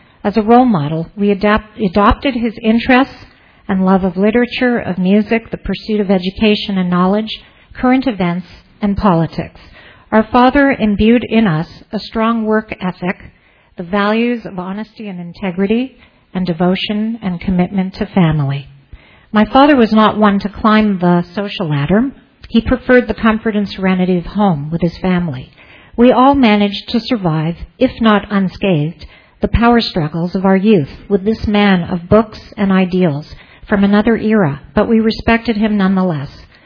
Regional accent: Montreal, Quebec, Canada; also born or lived in Toronto / New York; My brothers and I grew up in Montreal and Toronto, with some time spent as well in New York.

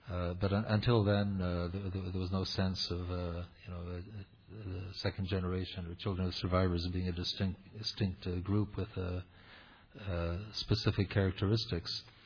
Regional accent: Toronto, Ontario, Canada; growing up in Toronto. I think those of us who were privileged to grow up in this city really had something special.

